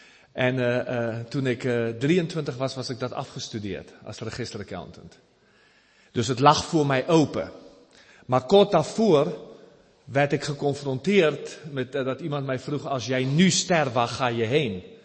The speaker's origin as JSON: {"language": "Dutch", "country": "South Africa", "tie": "born or raised there", "said": "Ik ben geboren in Zuid-Afrika. Vertel ik even van Nederlandse ouders. En ik ben daar opgegroeid, naar school gegaan."}